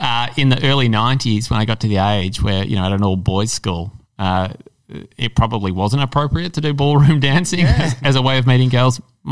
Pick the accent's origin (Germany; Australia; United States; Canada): Australia; Melbourne, Victoria; I was born here in Melbourne and grew up not too far from here.